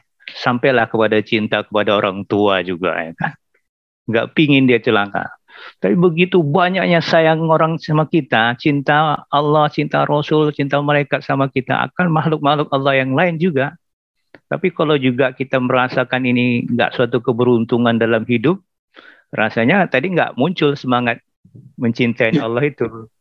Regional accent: Medan, North Sumatra, Indonesia; Saya dari Medan Ustaz.

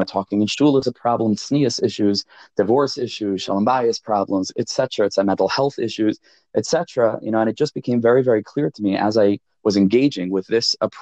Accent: Farakwe, New York, United States; But I'm originally from Farakwe, New York, and I went to a number of wonderful yeshivas in that area, in America, in various places.

